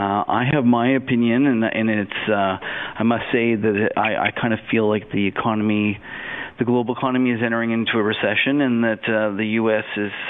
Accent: Canada; we're Canadian

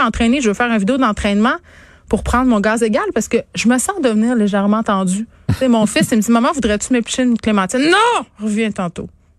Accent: Quebec, Canada; accent: habitant; je repogne l'accent habitant.

